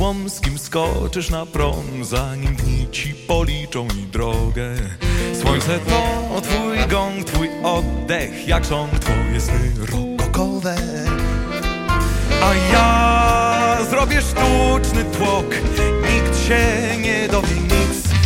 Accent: Warsaw, Masovian Voivodeship, Poland; przyjechałem z Warszawy

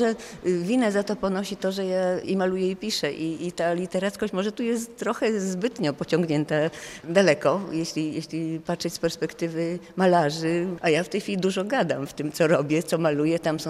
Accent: Ciechocinek, Kuyavian-Pomeranian Voivodeship, Poland; ja miałam to szczęście, że dzieciństwo spędziłam w Ciechocinku

